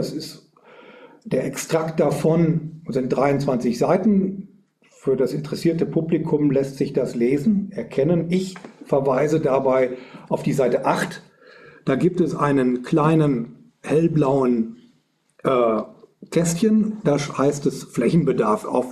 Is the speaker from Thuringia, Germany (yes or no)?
no; Neustadt an der Aisch, Bavaria, Germany; born there; now in Erlangen, Germany; Ich bin in Neustadt an der Aisch geboren und auch in Erlangen zu Hause